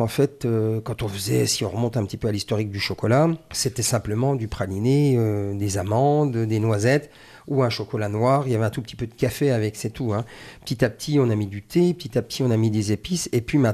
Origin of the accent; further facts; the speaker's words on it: Saint-Dié, Grand Est, France; now in Gérardmer, France; Alors non, moi je suis originaire de Saint-Dié.